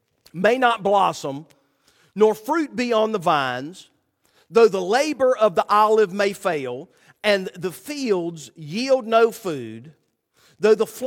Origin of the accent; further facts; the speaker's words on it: West Virginia, United States; I grew up in West Virginia, and that is the West Virginia state flower, and that one is letting me down.